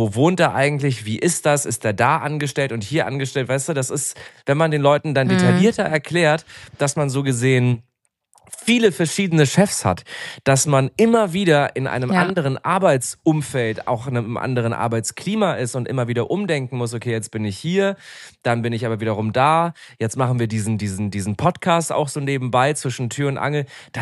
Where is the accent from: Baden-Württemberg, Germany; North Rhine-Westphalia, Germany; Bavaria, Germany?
Bavaria, Germany; Munich; ich komme ja aus München